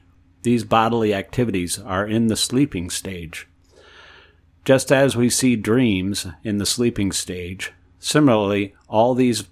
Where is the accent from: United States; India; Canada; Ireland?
India; born there; I was born in India, educated, then married.